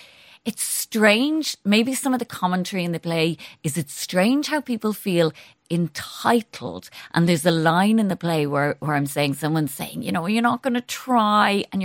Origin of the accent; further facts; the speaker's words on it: Ireland; Because I think as Irish, we're very good at the gallows humour.